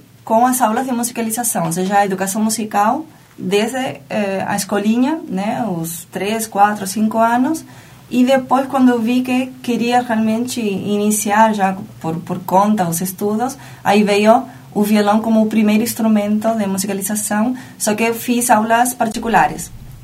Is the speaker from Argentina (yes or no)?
yes; Argentina; Portuguese is a second language; só para lembrar que eu sou argentina